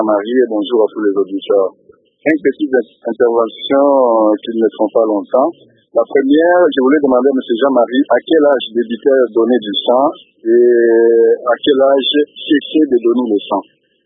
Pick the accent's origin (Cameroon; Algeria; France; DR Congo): DR Congo; Isiro, Haut-Uélé; il y a une fréquence d'anémie qui touche les enfants chez nous à Isiro